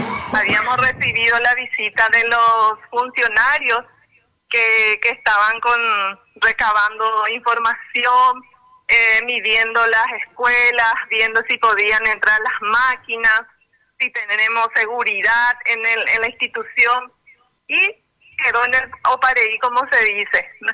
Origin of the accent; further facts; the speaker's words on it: Paraguay; como conciudadanos, como habitantes, como paraguayos